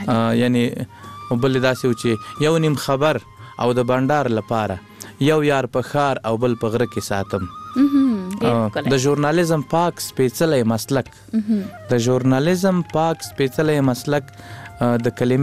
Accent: Laghman, Afghanistan; also born or lived in Kunduz; زمنګ اصلا د لغمان ولایت یو بیا تلی کندوز ته د ناقلونو په دوره کې

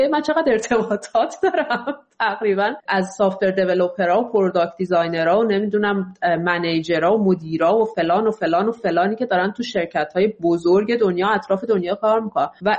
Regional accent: Iran; moved away as an adult; من تمام زندگیم رو تو ایران زندگی کردم، 4.5 سال که از ایران اومدم بیرون و الانم آدم 37-38 ساله‌ای هستم.

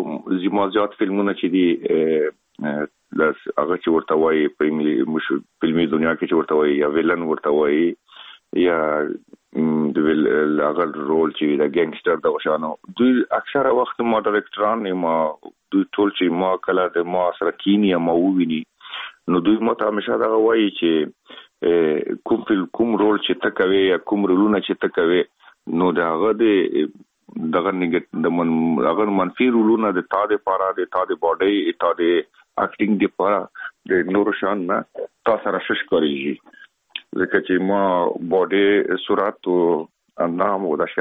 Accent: Afghanistan; خلک خبر دي چې موږ افغان یم او په بالیوډ کې که فلمو کې کار کوم

